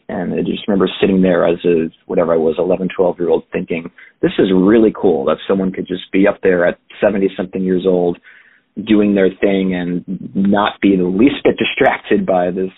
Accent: Connecticut, United States; So I was born and raised in Southern Connecticut, where I'm still based today in New Haven County, and just a little over an hour outside the city.

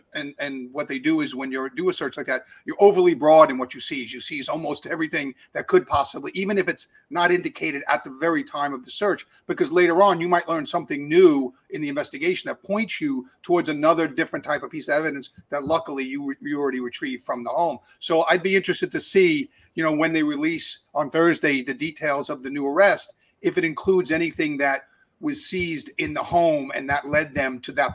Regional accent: West Babylon, New York, United States; I was actually from West Babylon, which is from in this case.

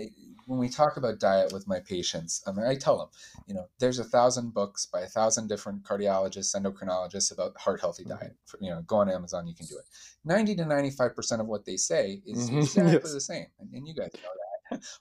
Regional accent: Calgary, Alberta, Canada; I'm from Calgary, Canada.

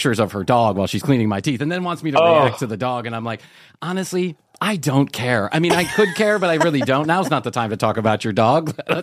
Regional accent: Chicago, Illinois, United States; now in Atlanta, United States; I grew up in Chicago and minus one is that's even cold for a guy from Chicago.

